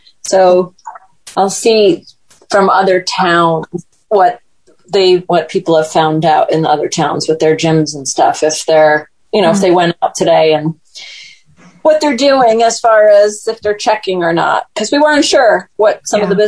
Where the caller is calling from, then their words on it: Connecticut, United States; I'm coming from Connecticut.